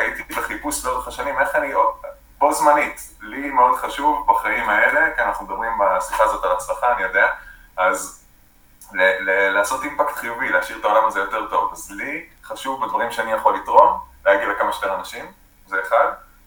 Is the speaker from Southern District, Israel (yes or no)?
no; Haifa, Haifa District, Israel; אני לא קיבוצניק במקור, אני גר בקיבוץ, אבל אני חיפאי במקור. אבל כן, אני גר בקיבוץ